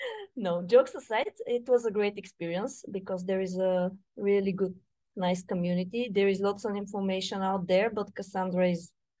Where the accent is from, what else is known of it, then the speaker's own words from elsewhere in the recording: Bulgaria; English is a second language; now in Pittsburgh, United States; I'm originally from Bulgaria, currently situated in the United States, in Pittsburgh, Pennsylvania